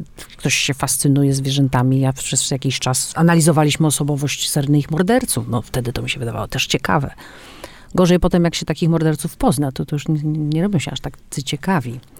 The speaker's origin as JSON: {"language": "Polish", "region": "Pomeranian Voivodeship", "country": "Poland", "said": "wyprowadziłam się na Warmii i Mazur, chociaż jestem z Kaszub."}